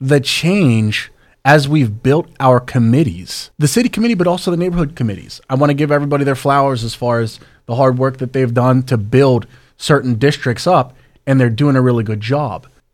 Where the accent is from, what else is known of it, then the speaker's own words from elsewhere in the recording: Pittsburgh, Pennsylvania, United States; I've lived in Pittsburgh my entire life. I grew up in Mount Washington.